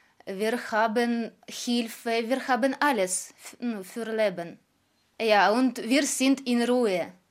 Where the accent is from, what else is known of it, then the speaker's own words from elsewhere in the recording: Luhansk, Luhansk Oblast, Ukraine; German is a second language; moved away as an adult; now in Austria; wir sind in Österreich seit 11 Monaten. Wir kommen aus Lugansk, das ist Ostukraine, und dort gibt es jetzt Krieg.